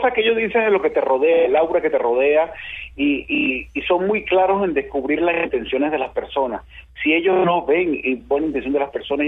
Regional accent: Venezuela; now in Mexico City, Mexico; Yo soy venezolano, vivo en México

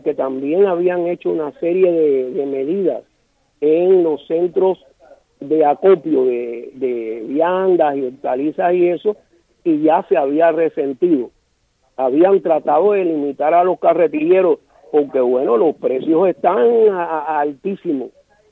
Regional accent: Cuba; Yo soy cubano, yo no soy americano

